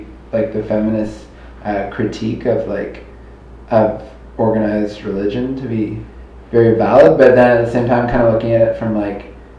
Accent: Montreal, Quebec, Canada; I'm from Montreal

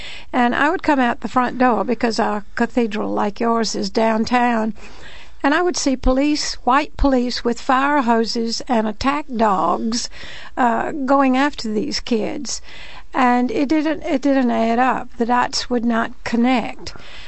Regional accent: Birmingham, Alabama, United States; I come from Birmingham, Alabama. I see you smiling. Do you offer me your sympathy?

